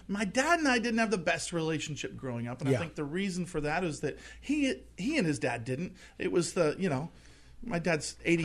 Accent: Palos Verdes Peninsula, California, United States; Palos Verdes Peninsula.

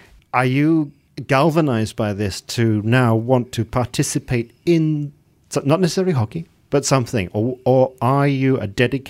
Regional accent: Malaysia; also born or lived in England; I felt it was my patriotic duty as a Malaysian in England to play hockey.

